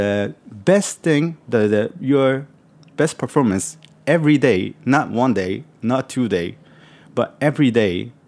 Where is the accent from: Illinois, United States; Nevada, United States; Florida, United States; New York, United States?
New York, United States; And I trained in Kyoto, and I grew up in New York, so I know about Japanese cooking